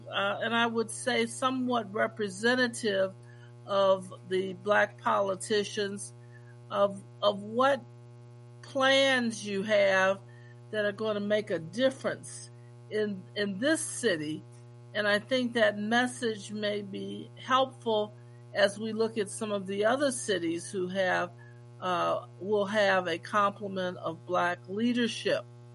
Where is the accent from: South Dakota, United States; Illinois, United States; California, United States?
Illinois, United States; Chicago; I'm from Chicago, so as we were telling the story about Harold Washington, it really rang home to me